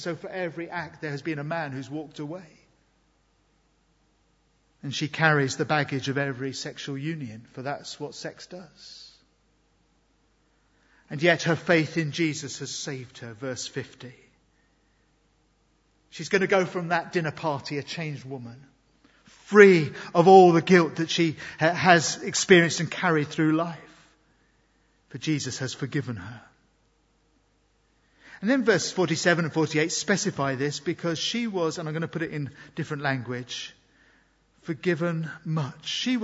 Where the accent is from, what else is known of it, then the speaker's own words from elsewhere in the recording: United Kingdom; I know we're British, most of us at least.